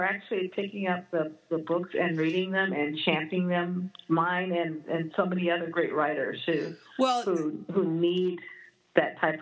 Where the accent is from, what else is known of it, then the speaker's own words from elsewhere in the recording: Los Angeles, California, United States; where I grew up in Los Angeles, South Los Angeles, which I would say is about 7 miles west of downtown. It's predominantly Black.